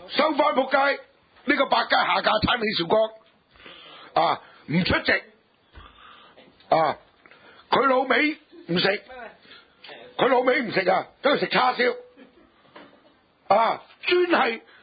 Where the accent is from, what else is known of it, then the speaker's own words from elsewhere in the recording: Hong Kong; 就同我哋香港人三粒星嘅居民去争紧房屋